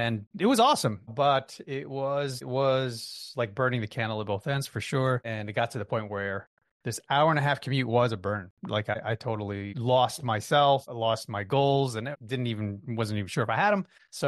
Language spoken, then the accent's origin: English; Yonkers, New York, United States; But yeah, dude, I mean, grew up in New York, born and raised in Yonkers, New York.